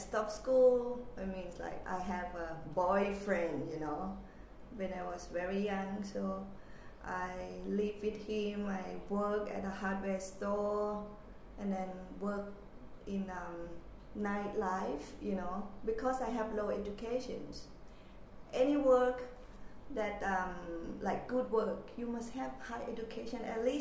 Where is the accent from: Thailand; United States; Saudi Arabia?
Thailand; Mae Sai, Chiang Rai; I grew up in Maasai. Further away from Chiang Mai. It's near the border of Burma. Yeah, the small city there.